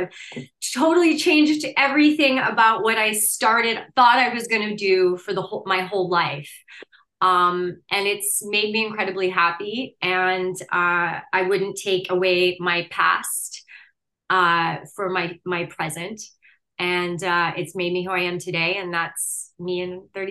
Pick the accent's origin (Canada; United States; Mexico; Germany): Canada; Moose Jaw, Saskatchewan; And I grew up in Moose Jaw, Saskatchewan, right? Middle of Canada, and a prairie girl.